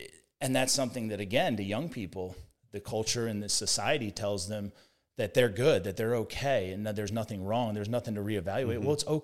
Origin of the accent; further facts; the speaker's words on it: Pennsylvania, United States; Growing up outside Philadelphia, like we ran for anyone listening that knows football, we ran a wing tee offense.